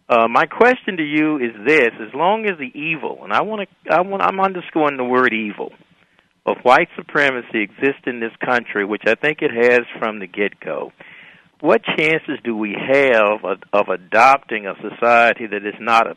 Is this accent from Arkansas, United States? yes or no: yes; Arkansas, United States; I'm African American, I'm a light-complected African American from Arkansas. So, however, as I grew up in Arkansas doing Jim Crow